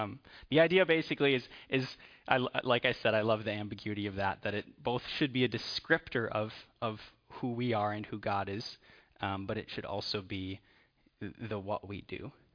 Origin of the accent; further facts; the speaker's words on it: Wisconsin, United States; You could just tell when I said that I'm from Wisconsin